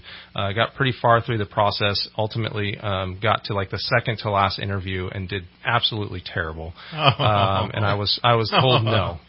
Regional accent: Citrus Heights, California, United States; also born or lived in Carmichael / Folsom; So I was born in Carmichael, grew up in Citrus Heights, and then moved to an area called Folsom. So just all kind of suburbs of Sacramento.

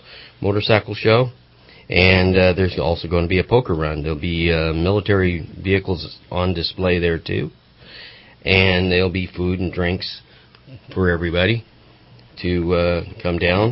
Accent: Van Nuys, California, United States; So I think it's where I grew up in Van Nuys, it was all about hot rods and cars.

